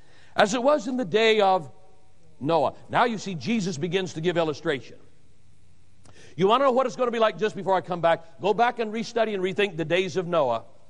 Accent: Idaho, United States; And besides that, I was from Idaho.

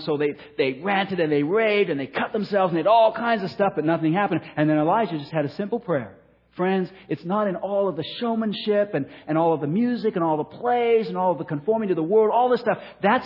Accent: United Kingdom; I'm British. You see, so I'm very reserved.

